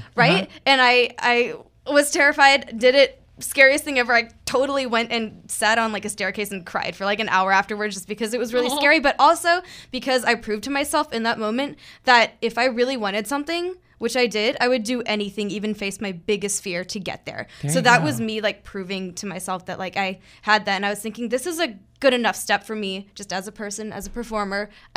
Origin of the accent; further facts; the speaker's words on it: Austin, Texas, United States; And since we're from Austin, I was like, musicals with Zach Theater?